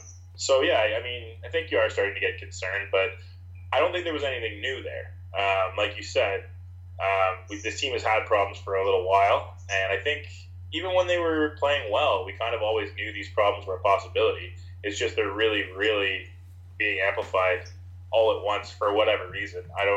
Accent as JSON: {"language": "English", "town": "Toronto", "region": "Ontario", "country": "Canada", "tie": "born or raised there", "said": "I come from Toronto. I was born and raised in Toronto in a pretty diverse community, but then I left, and I left for a long time and went to a southwestern Ontario school"}